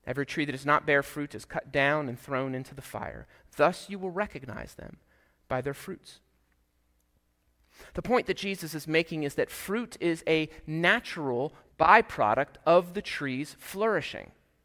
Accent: Pennsylvania, United States; Now, I grew up in York County, just about 45 minutes away from Hershey Park.

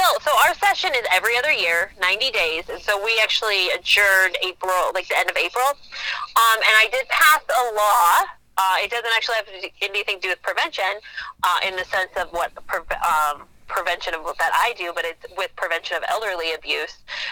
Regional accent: Montana, United States; I come from the Rocky Boy Reservations where my grandparents live, so Chippewa Cree. I'm Cree.

